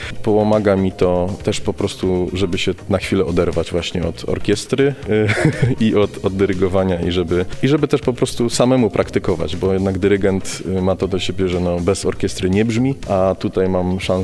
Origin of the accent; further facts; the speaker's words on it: Wisła, Silesian Voivodeship, Poland; bo ja pochodzę z Wisły, natomiast właśnie kończyłem pierwszy stopień szkoły muzycznej w Wiśle na fortepianie